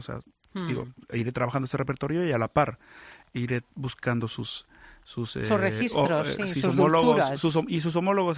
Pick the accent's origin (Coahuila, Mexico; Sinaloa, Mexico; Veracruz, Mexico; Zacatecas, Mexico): Veracruz, Mexico; Xalapa; Soy originario de Xalapa, Veracruz, de una familia de clase media.